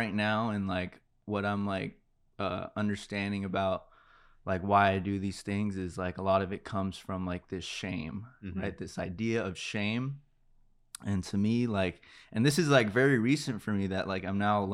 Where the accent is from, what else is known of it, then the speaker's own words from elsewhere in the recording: Santa Clarita, California, United States; also born or lived in Panorama City; So I'm from, so I was born in Panorama City, and I lived in the La Brea Tar Pits for a couple of years, but I really established like who I was in Santa Clarita, right?